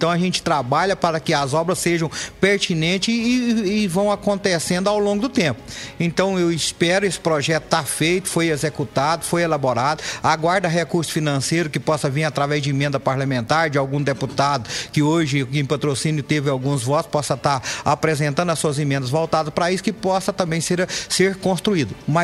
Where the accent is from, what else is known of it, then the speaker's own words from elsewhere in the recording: Brazil; os moradores do bairro São Judas Tadeu, onde eu nasci e criei nas proximidades daquele bairro, no bairro São Benedito.